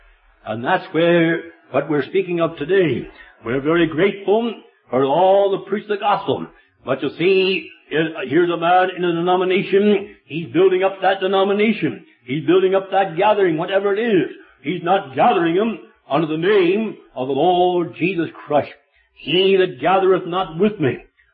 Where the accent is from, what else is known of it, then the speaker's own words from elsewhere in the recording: Clyde, Ontario, Canada; born there; Way back in Ontario, I was born in Ontario, a little place called Clyde, 5 miles from Galt.